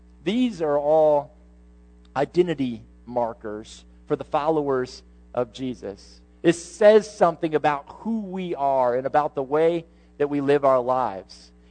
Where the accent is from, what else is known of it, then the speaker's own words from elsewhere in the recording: Ohio, United States; now in Texas, United States; you know, I grew up in Ohio, and the preachers up there had a joke, and so I'm going to share it with you.